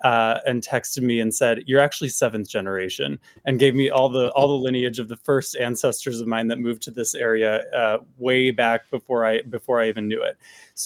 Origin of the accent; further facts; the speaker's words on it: Eau Claire, Wisconsin, United States; I was born in Eau Claire in 1993, and I was actually born in Sacred Heart Hospital. And So I'm 30 years old and was raised by this community.